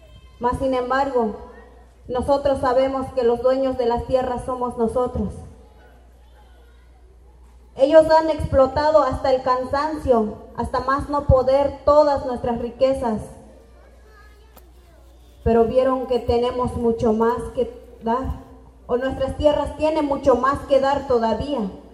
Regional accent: Acteal, Chiapas, Mexico; Soy de Acteal

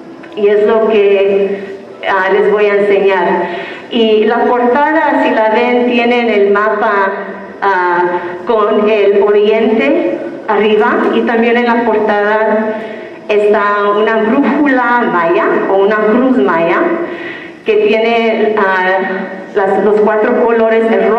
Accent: Oxnard, California, United States; regresé a mi pueblo, que es en territorio Chumash, territorio Tonga, que se llama Oxnard y Los Ángeles, California.

